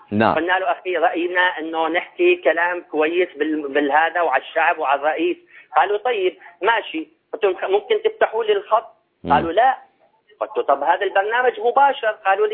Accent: Syria; كسوريين بالداخل وبالخارج

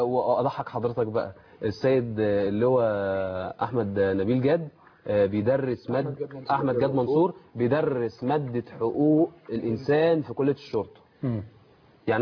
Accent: Egypt; كلنا كمصريين

